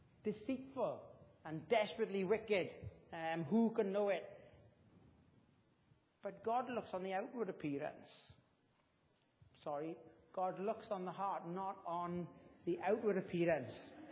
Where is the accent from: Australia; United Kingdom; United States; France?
United Kingdom; I don't know, I'm British. COVID was the best thing that ever happened to us as British people